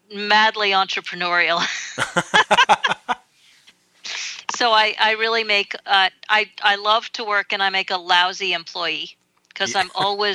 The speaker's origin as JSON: {"language": "English", "town": "New York City", "region": "New York", "country": "United States", "tie": "born or raised there", "said": "Yeah, I grew up here."}